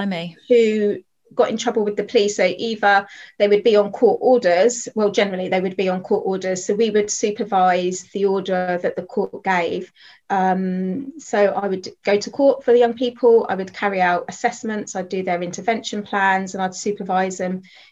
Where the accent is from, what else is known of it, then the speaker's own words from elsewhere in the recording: Luton, East of England, United Kingdom; born and bred in Luton.